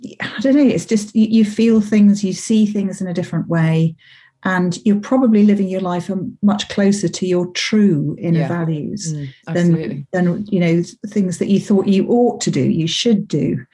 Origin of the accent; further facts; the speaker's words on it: Doncaster, Yorkshire and the Humber, United Kingdom; now in Sussex, United Kingdom; I live in Sussex these days. I come from Yorkshire, born in Doncaster. And live on the edge of the South Downs